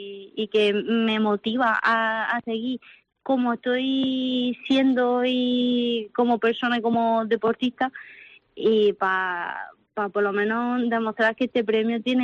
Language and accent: Spanish; Jaén, Andalusia, Spain; a los que siempre estoy agradecida es a mi tierra y a Jaén